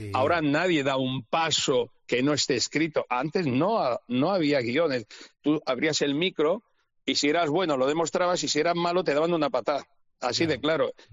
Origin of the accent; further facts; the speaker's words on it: Cartagena, Region of Murcia, Spain; Mis padres tenían una casa en la Manga del Mar Menor. Yo soy de allá, de Cartagena, Murcia.